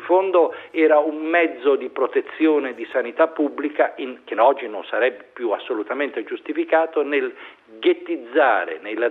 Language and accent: Italian; Genoa, Liguria, Italy; born there; a Genova, nella mia città natale.